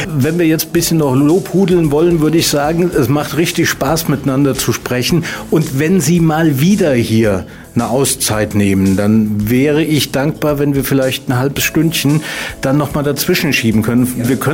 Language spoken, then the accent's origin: German; Rhineland-Palatinate, Germany; ich stamme auch aus der Gegend, nicht aus Bad Ems, sondern aus der Nähe von Montabaur, aber das sind gerade mal 20 Kilometer.